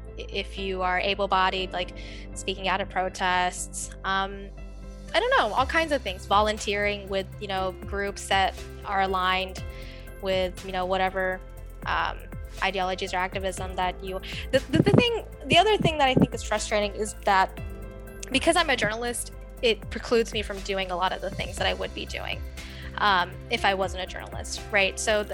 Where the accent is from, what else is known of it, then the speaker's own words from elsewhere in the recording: Greensboro, North Carolina, United States; And we grew up in Greensboro, which is a larger city, so it's a little bit more diverse.